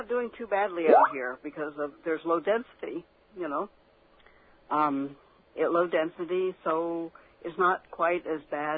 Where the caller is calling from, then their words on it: New York, United States; I'm in New York State. I'm in the burbs.